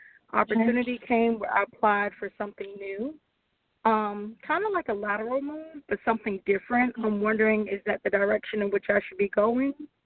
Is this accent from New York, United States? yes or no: no; Virginia, United States; I'm from Virginia.